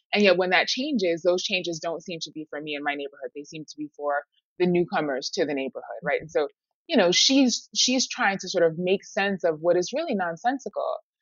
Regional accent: New York City, New York, United States; Harlem, for me, you know, it's my hometown.

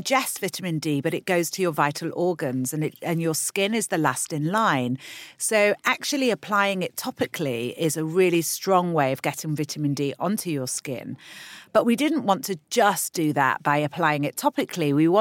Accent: London, United Kingdom; No, we're from London, but yes, we have visited Saint-Tropez.

